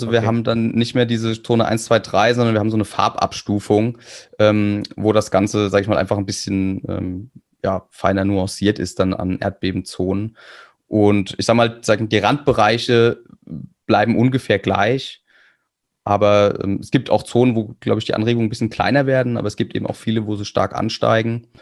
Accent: Kaiserslautern, Rhineland-Palatinate, Germany; Also ich komme aus Kaiserslautern.

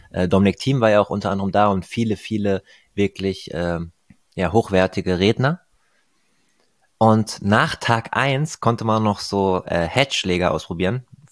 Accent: Hesse, Germany; born or raised there

